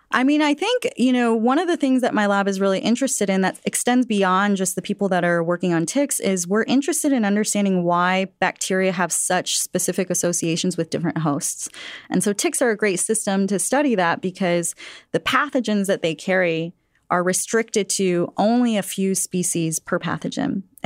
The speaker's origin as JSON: {"language": "English", "region": "Texas", "country": "United States"}